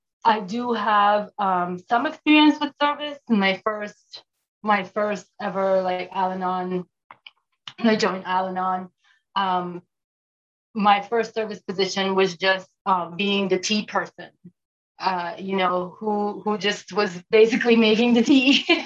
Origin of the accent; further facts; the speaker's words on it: Belize; I'm from Belize.